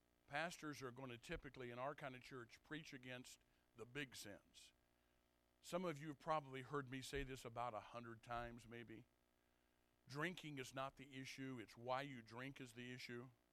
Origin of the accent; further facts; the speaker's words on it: Fieldon, Illinois, United States; I grew up in Pierre Marquette State Park is where I grew up, in that area, up in the Bluffs. Went to grade school in Fieldon, the big town of Fieldon. Went to the Baptist Church in Fieldon. It's where I got saved. It's where I became a Christian.